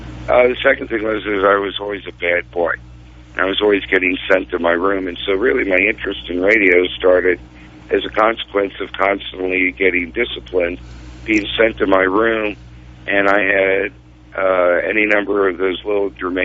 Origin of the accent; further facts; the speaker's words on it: Cincinnati, Ohio, United States; I grew up in Cincinnati, so in addition to WLW, I could listen to WLS and WHO